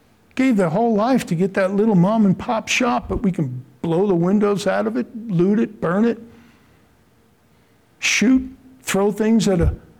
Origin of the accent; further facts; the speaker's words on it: New York, United States; I'm Irish, New York, cop.